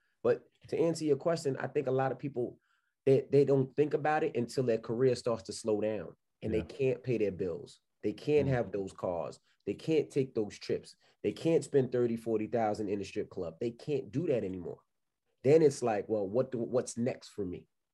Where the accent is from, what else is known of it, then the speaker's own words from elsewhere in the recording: Queens, New York, United States; I'm from Queens, New York.